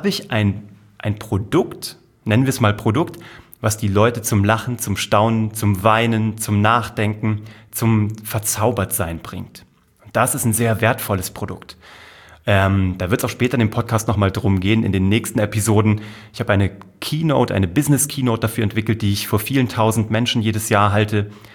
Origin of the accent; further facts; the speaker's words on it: Kassel, Hesse, Germany; Ich war Zauberkünstler in Kassel, wo ich herkomme.